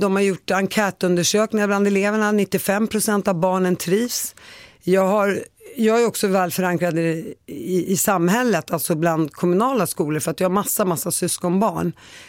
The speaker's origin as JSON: {"language": "Swedish", "country": "Palestine", "lives_now": "Sweden", "said": "jag är helt palestinier"}